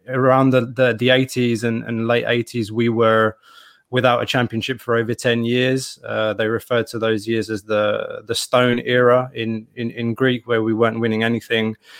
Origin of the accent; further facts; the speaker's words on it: London, United Kingdom; moved away as an adult; now in Belgium; So actually, I'm a Londoner, but I was born in London and I grew up south of the river.